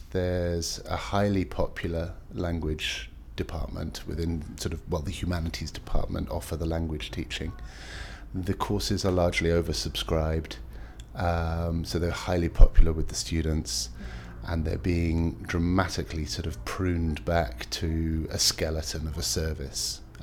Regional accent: South East England, United Kingdom; now in North Yorkshire, United Kingdom

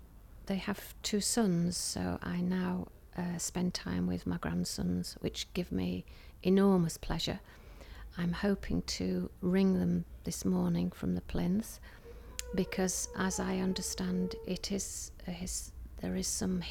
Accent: Blackburn, North West England, United Kingdom; born there; but I was actually born in Blackburn. So I am totally from Lancashire. So I'm bringing a little bit of north down here today.

